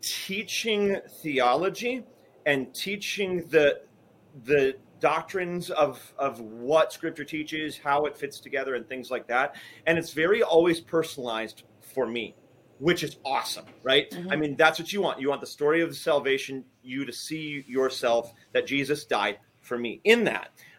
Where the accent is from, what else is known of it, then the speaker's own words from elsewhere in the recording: North Dakota, United States; I'm from North Dakota. I serve now in North Dakota.